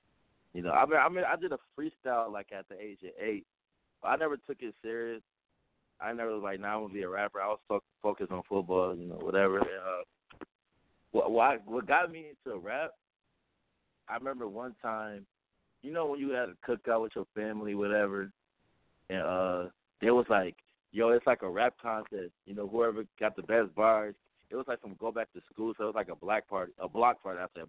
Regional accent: New York, United States; now in Des Moines, United States; I'm out here, you know, in Des Moines right now. I'm from New York, though, representing.

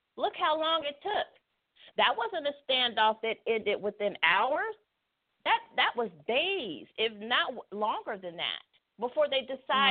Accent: Cincinnati, Ohio, United States; And, you know, I'm from Cincinnati, too. You know, we got brownstones downtown, you know, over there on the West End

